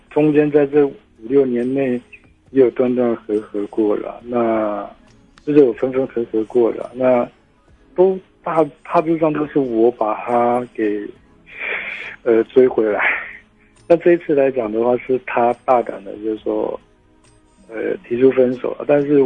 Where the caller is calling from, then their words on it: Keelung, Taiwan; 我是基隆的